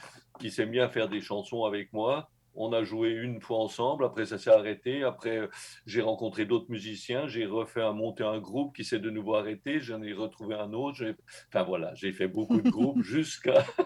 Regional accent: Switzerland; moved away as an adult; now in France; J'étais bûcheron en Suisse, je suis parti de la Suisse à 20 ans, je me suis retrouvé en France

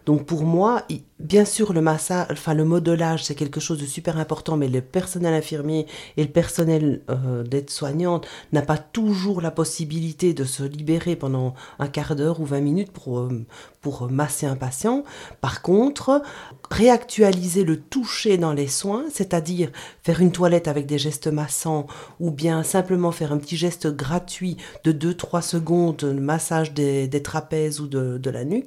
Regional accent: Belgium; chez nous, en Belgique, on peut se permettre de dire massage

